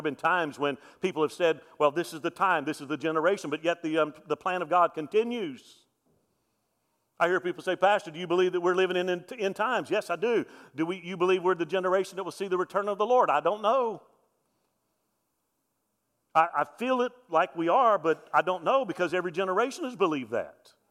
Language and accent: English; Alabama, United States; And again, I'm from South Alabama, okay?